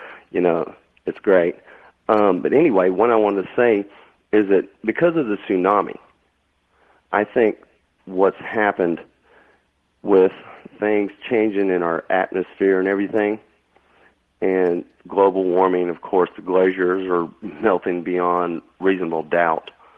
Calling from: Arlington, Texas, United States; Yes, Arlington, Texas.

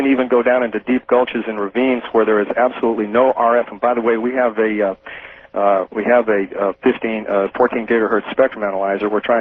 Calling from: Hawaii, United States; Maui, Hawaii.

